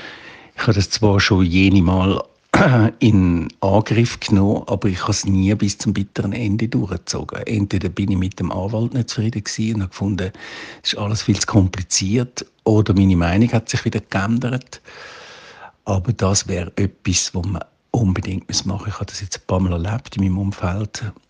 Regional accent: Zurich, Switzerland; ich bin 65, ich komme aus dem Kanton Zürich

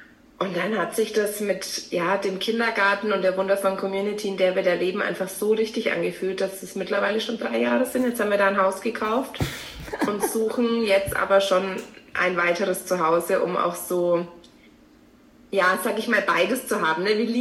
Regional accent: Forchheim, Bavaria, Germany; Ich komme aus Forchheim, das ist ein kleines Dorf oder eine Kleinstadt, eigentlich ist es schon eine Stadt, ja. Eine kleine Stadt, in Franken.

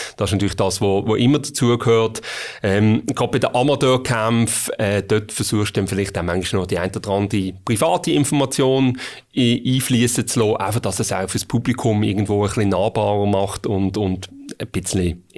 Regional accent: Basel, Basel-Stadt, Switzerland; also born or lived in Muttenz; Ich bin in Basel und Muttenz aufgewachsen, ja.

